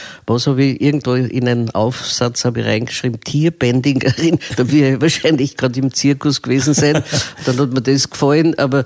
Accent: Vienna, Austria; Ich bin in Wien geboren und bin auch in Wien aufgewachsen, bin allerdings ein Mischmasch, weil meine Mutter war Deutsche, mein Vater war zwar Wiener, aber eigentlich von tschechischer Herkunft

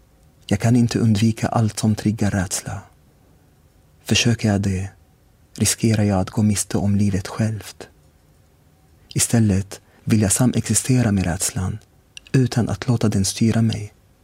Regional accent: Syria; moved away; also born or lived in Sweden; sedan jag flytt från Syrien, där kriget plötsligt berövrade mig mitt hemland, flyttade jag till ett annat land igen efter att ha bott i Sverige i 12 år.

